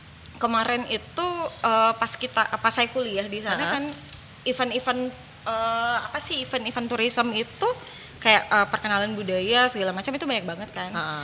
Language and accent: Indonesian; Makassar, South Sulawesi, Indonesia; Yang bukan cuma karena saya dari Makassar, kayak saya ngejual Makassar ya nggak sih?